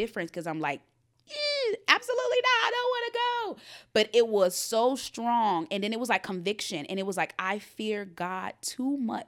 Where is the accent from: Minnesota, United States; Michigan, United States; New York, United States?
Michigan, United States; Detroit; I grew up in Detroit on the east side where cold.